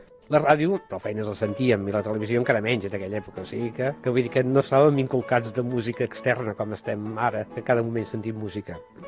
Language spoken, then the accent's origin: Catalan; Barcelona, Catalonia, Spain; born there; now in Vilassar de Dalt, Spain; tinc 60 anys, sóc nascut al Poble Sec de Barcelona i des de l'any 76 visc a Vilassar de Dalt.